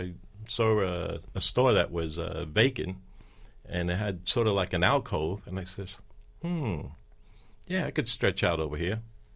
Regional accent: New York, United States; It was on 45th Street between 9th and 10th Avenue. In fact, my brother is still living there.

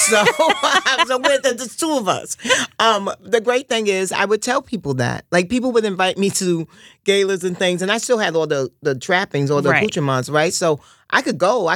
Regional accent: Harlem, New York, United States; I knew growing up in Harlem, I knew that there are a lot of people that are broke.

